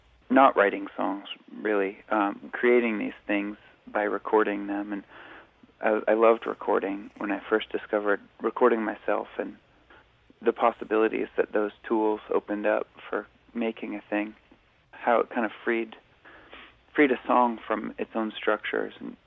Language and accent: English; Anacortes, Washington, United States; I'm from Anacortes, Washington, so … was a big deal, I guess everywhere, but especially around here.